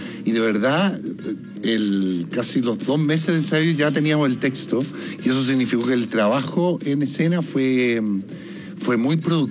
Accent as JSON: {"language": "Spanish", "country": "Chile", "said": "nosotros como sociedad, como chilenos, somos buenos para el copete"}